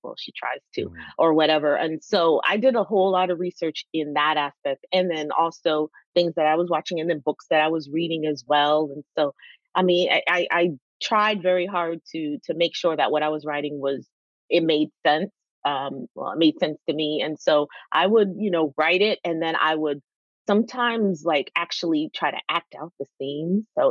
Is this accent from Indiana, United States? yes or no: no; Virginia, United States; I grew up in Virginia, but Virginia, that whole DC area has a really big immigrant culture.